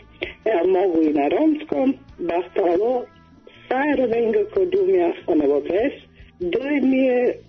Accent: Zagreb, Zagreb County, Croatia; iz Zagreba sam Hrvatska, znači predstavnica sam Udruga žena Romkinja Bolja budućnost

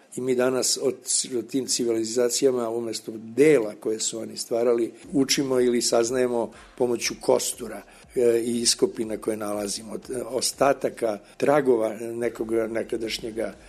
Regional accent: Užice, Šumadija and Western Serbia, Serbia; born there; ja sam rođen u Užicu. Narod tamo kaže odakle si? Od Užica.

